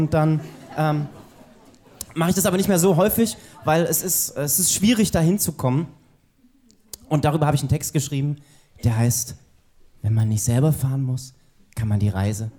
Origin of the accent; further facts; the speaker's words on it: Saxony, Germany; now in Tübingen, Germany; Also heute komme ich aus Tübingen. Ursprünglich komme ich aber von den weiten Höhen des Erzgebirges. Das ist ganz weit im Osten.